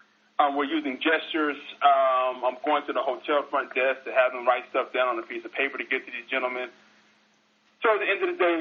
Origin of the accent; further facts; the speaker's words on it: Las Vegas, Nevada, United States; Well, I'm based out of my hometown, Las Vegas, Nevada, the live entertainment capital of the world.